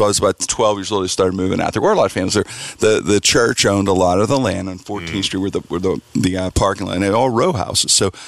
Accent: Pennsylvania, United States; My mother is like, she's 84. We grew up in the Strip, right? So she lives in Brookline now.

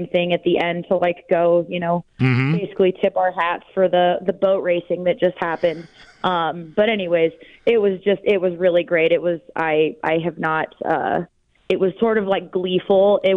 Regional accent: Wyoming, United States; now in Denver, United States; I transplanted down to Denver, but we're from Wyoming.

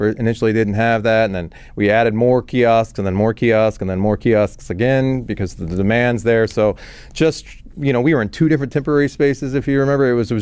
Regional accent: Dallas, Texas, United States; I grew up in Dallas, so it does pain me to yell "

